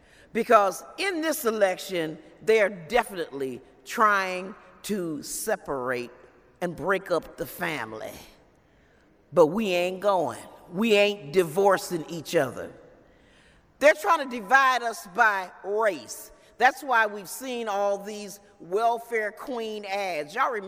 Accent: Racine, Wisconsin, United States; we took out one of the state senators in my hometown in Racine.

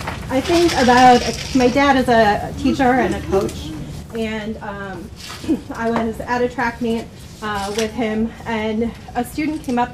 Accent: Janesville, Wisconsin, United States; And I grew up in Janesville, so certainly not as diverse a population as we maybe have here or in some other communities around the United States.

